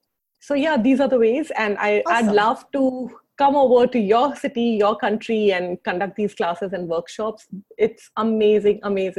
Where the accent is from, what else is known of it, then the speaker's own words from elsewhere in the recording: Mumbai, Maharashtra, India; I am from Mumbai, and I travel all over the world conducting these classes and workshops.